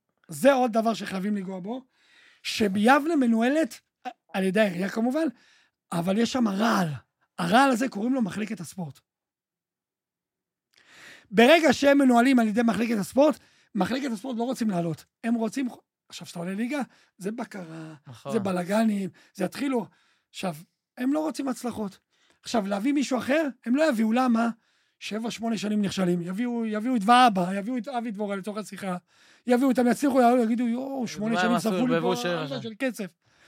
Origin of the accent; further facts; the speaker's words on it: Lod, Central District, Israel; אנחנו גדלנו במעברות בלוד.